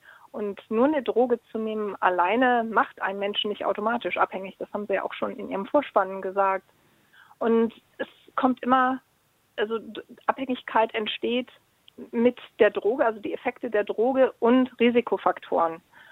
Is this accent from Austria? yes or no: no; United Kingdom; German is a second language; ich komme ja nun aus Großbritannien und gucke nur so ab und zu mal Fernsehen in Deutschland.